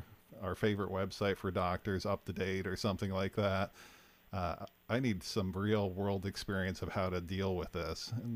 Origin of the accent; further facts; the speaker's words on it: Fairbanks, Alaska, United States; now in Kodiak, United States; Growing up in Fairbanks, and kind of got sick of the mosquitoes in the summer and the 40 below during the winter, and thought Kodiak looks pretty nice, and moved down here